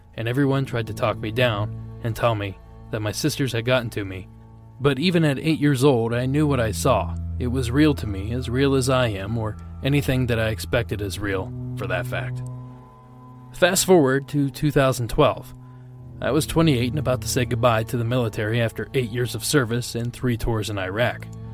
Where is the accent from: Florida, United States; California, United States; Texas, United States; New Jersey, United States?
New Jersey, United States; Jersey City; now in Canada; I currently reside in Ontario, Canada with my wife and 1-year-old son. I grew up in New Jersey, Jersey City to be exact